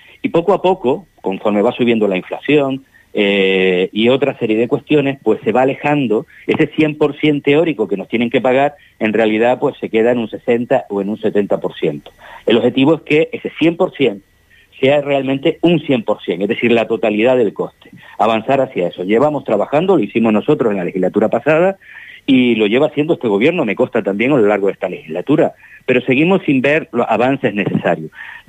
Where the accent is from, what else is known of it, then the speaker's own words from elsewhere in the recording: Canary Islands, Spain; como canario y canarias